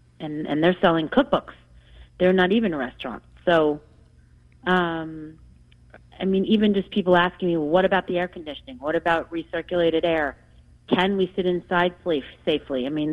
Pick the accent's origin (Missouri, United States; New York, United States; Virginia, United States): New York, United States; Manhattan; I grew up in Manhattan, so, you know, when I read an article about a place like Delmonico's or somewhere I've gone my whole life